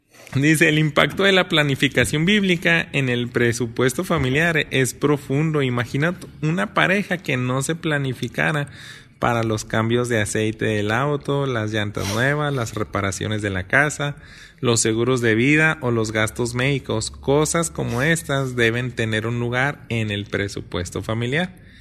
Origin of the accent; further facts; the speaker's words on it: Mexico; yo sospecho que nos tocó una cultura medio negativa, ¿no? Como mexicanos.